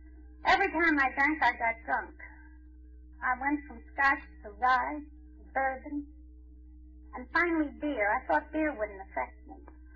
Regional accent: Ireland; because of being Irish, I think, because of being proud, because of this shame, I wouldn't drink.

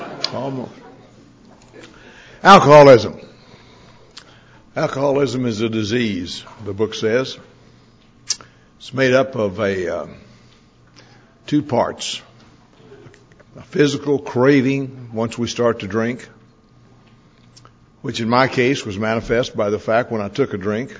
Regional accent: Texas, United States; And I'm from Texas. Actually, I'm not from Dallas, Texas.

